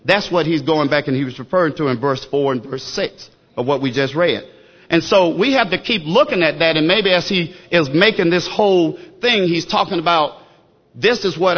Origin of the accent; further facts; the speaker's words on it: Newnan, Georgia, United States; I don't talk like everybody else. I'm from Noonan, Georgia, so a little country gonna come out.